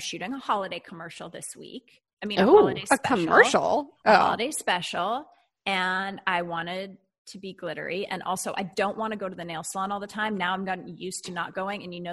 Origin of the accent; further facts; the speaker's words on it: Canada; you're from Canada. I was like, you don't think we have country in Canada? I feel like I'm from the South, but it's the North.